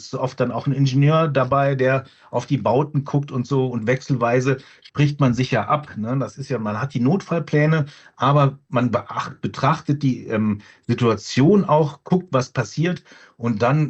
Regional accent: Rhineland, Germany; ich komme auch aus dem Rheinland, da ist dann relativ wenig Schnee vorhanden gewesen.

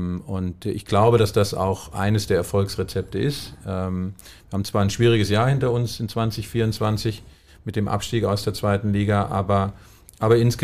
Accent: Wehen, Hesse, Germany; Ich habe bin in Wehen aufgewachsen, zumindest die meiste Zeit meiner Jugend, habe dann angefangen in Wehen Fußball zu spielen.

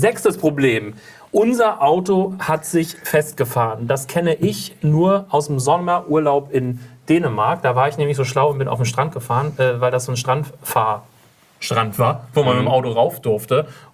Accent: Berlin, Germany; wir kommen aus Berlin, wir zeichnen hier in Berlin auf.

